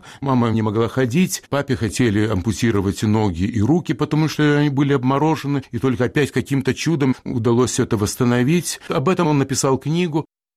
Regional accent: Lithuania; я чувствую вину, как литовец, я чувствую вину за тех, кто это делал.

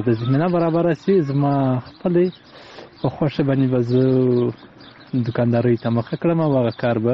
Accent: Nad Ali, Helmand, Afghanistan; د هلمند ولایت د ندلی ولسوالۍ نه.

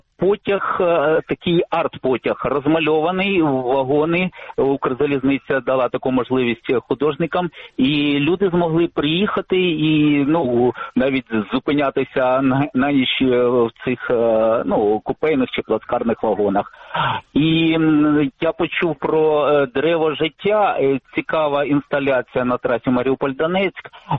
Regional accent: Mariupol, Donetsk Oblast, Ukraine; now in Kyiv, Ukraine; я звоню с Киева, сам родом Мариуполя.

